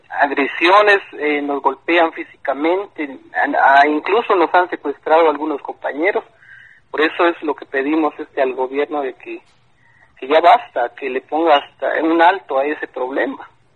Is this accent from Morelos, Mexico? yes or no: no; Venustiano Carranza, Chiapas, Mexico; nosotros somos del municipio de Venustiano Carranza